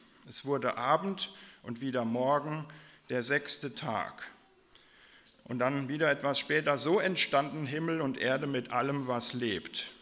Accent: Waldböckelheim, Rhineland-Palatinate, Germany; Aber B ist der Maler auch aus Waldböckelheim, aus meinem Heimatdorf.

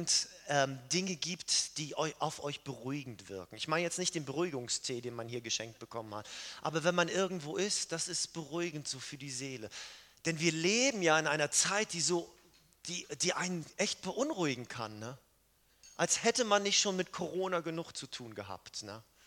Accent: Lübeck, Schleswig-Holstein, Germany; ursprünglich komme ich von der Küste, aus Schleswig-Holstein, aus der wohl schönsten Stadt Deutschlands, nämlich Lübeck. Und ich bin mit dem Fahrrad 20 Minuten, war ich direkt am Strand.

